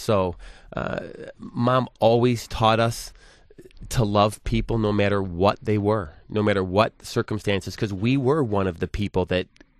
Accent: Livonia, Michigan, United States; You know, I grew up in Livonia

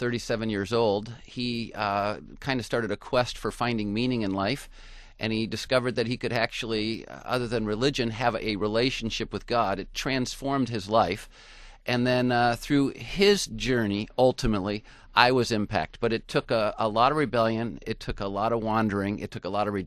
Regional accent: Union Lake, Michigan, United States; I am a proud part of the Michigan family. Was born and raised in Michigan. As you mentioned in the introduction, grew up in Union Lake.

